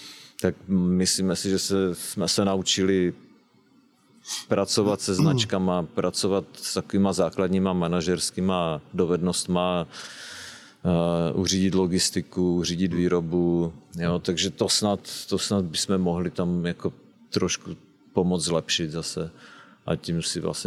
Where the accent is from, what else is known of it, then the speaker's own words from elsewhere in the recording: Moravian-Silesian Region, Czechia; ze Slezska, Severní Moravy, odkud pocházíme, kde vlastně jsme vyrostli všichni